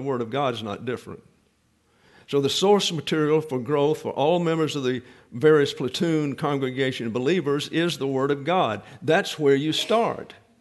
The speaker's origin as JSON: {"language": "English", "region": "Alabama", "country": "United States", "tie": "born or raised there", "said": "I was raised in South Alabama. And everybody went to church."}